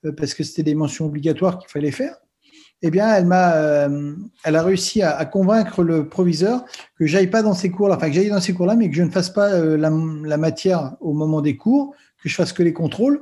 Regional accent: Centre-Val de Loire, France; born there; Alors, moi, je suis français. Je suis né dans le Berry, dans le centre de la France, il y a un peu plus de 50 ans. J'ai eu 50 ans, je suis né en 70, donc j'ai eu 50 ans l'année dernière.

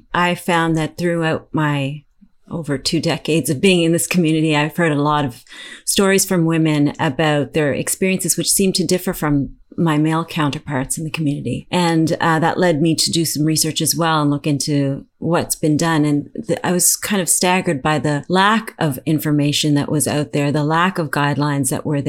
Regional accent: Toronto, Ontario, Canada; I'm a little bit older. I'm 51 years old. I'm from Toronto, Canada.

